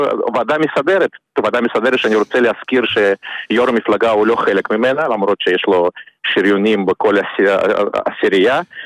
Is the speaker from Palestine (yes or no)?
no; Siberia, Russia; now in Israel; ראשית, אני באתי מרוסיה הקומוניסטית, אז זה לא דומה.